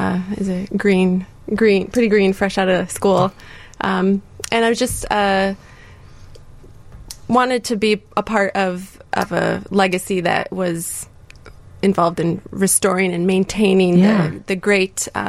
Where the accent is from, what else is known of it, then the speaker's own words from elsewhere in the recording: Oregon, Illinois, United States; I'm from a small town called Oregon, Illinois. It's about 100 miles west of Chicago, 30 miles south of Rockford.